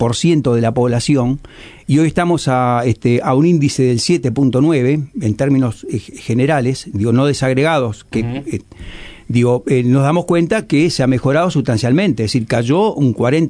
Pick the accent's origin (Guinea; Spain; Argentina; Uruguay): Uruguay; no nos debe conformar de todas formas como mismo uruguayos